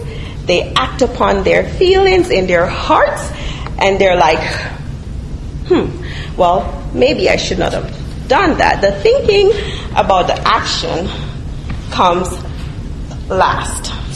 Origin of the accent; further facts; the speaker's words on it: Jamaica; And, you know, growing up in Jamaica, people would say, "You're getting on my last good nerves."